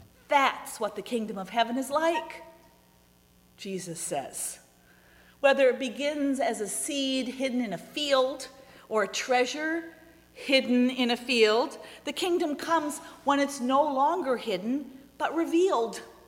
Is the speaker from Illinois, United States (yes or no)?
no; Minnesota, United States; How I loved that as a kid growing up in Minnesota.